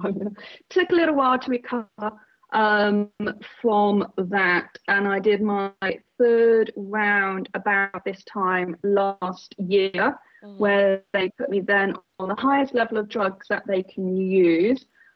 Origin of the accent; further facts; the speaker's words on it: England, United Kingdom; If you have worked out now, I'm English, so I'll be using English terminology.